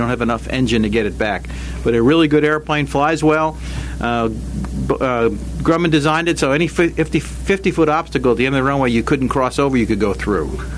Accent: New York, United States; I was down south with the Navy, and I'm from New York.

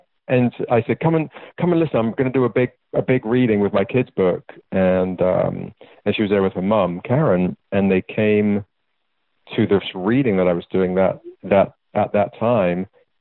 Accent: England, United Kingdom; as a young mixed chap growing up in England

